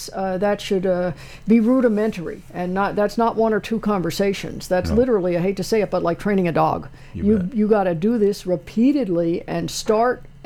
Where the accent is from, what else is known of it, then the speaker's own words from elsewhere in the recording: Bal Harbour, Florida, United States; also born or lived in Los Angeles; I grew up in Bal Harbour, Florida, on the Atlantic Ocean, and Los Angeles on the Pacific